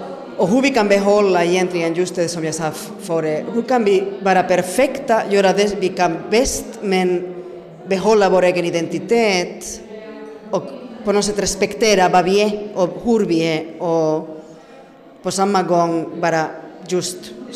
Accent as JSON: {"language": "Swedish", "town": "Santiago de Compostela", "region": "Galicia", "country": "Spain", "tie": "born or raised there", "also_born_or_lived": "Madrid", "accent": "Spanish", "moved": "yes", "lives_now": "Finland", "said": "Jag är ju uppvuxen i Madrid i början och sen har jag ju flyttat när jag var 1-2 år till Santiago de Compostela, var jag har bott och uppväxt egentligen. Och sen 99 kom jag hit till Finland, tillbaka till rötterna kan man säga."}